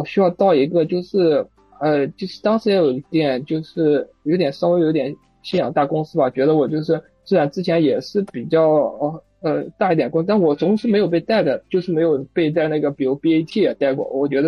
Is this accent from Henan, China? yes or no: yes; Henan, China; 因为我本身是河南的